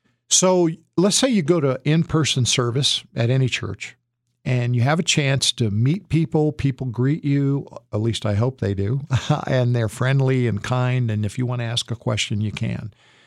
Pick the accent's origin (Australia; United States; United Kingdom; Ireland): United States; New Mexico; So I'm born and raised in New Mexico. Many, many friends that maybe Spanish only.